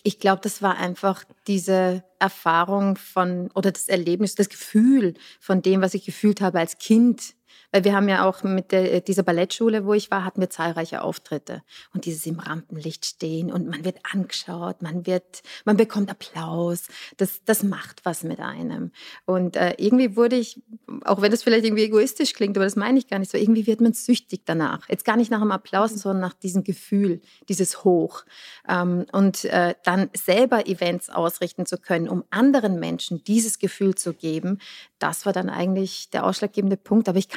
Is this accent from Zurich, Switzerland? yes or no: no; St. Gallen, Switzerland; Und ich habe mit 4 angefangen, Ballett zu tanzen in der Schweiz, in St. Gallen